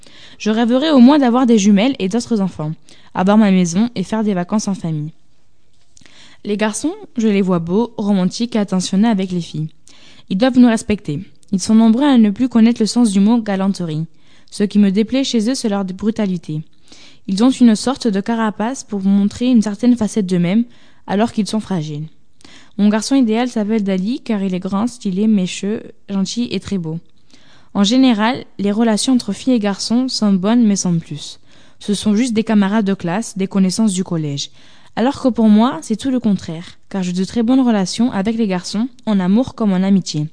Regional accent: Bordeaux, Nouvelle-Aquitaine, France; born there; j'ai 13 ans. Je suis née à Bordeaux. Je vis à Senon-Palmer.

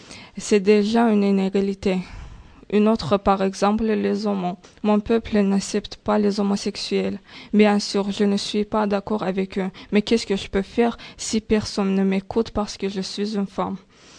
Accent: Azerbaijan; Je viens d'Azerbaïdjan. Je voudrais parler d'égalité dans mon pays.

